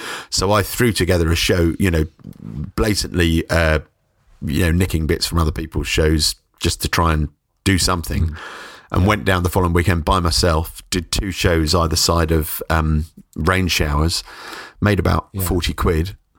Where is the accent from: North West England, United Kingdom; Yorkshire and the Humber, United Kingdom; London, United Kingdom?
London, United Kingdom; Forest Hill; now in Brighton, United Kingdom; so I was brought up in South London in Forest Hill. And I moved to Brighton for university